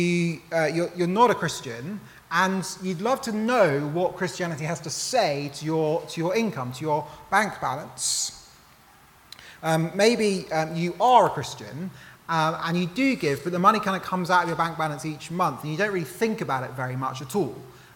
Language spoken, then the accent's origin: English; United Kingdom; I won't tell you because I'm British and it's awkward.